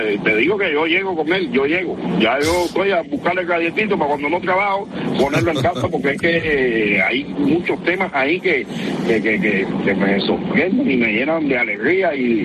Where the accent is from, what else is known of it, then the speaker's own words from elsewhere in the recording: Cuba; No, es que soy un cubano y llevo tiempo y decir, bueno, no hablan de Cuba